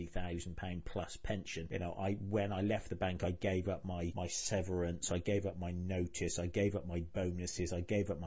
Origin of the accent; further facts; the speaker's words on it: United Kingdom; I, as the British taxpayer, you know, we're funding that.